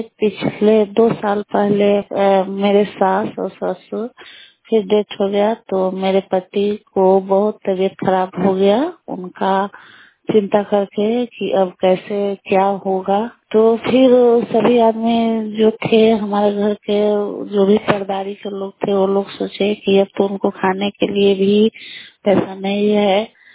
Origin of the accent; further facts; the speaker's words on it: Bihar, India; मैं नटारा पंचायत की निवासी हूँ। मैं एक गरीब परिवार के सदस्य हूँ और मैं जीविका से जुड़ी हुई हूँ।